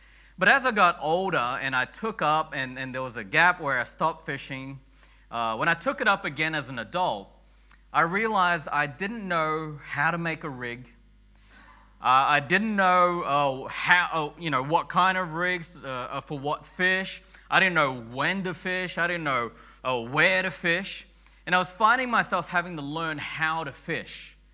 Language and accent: English; Sydney, New South Wales, Australia; I grew up in Sydney. We went to Wollongong a lot.